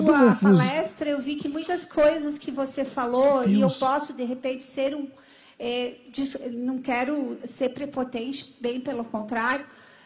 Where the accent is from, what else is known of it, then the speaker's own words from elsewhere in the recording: Brazil; eu sou brasileira e sou israelense.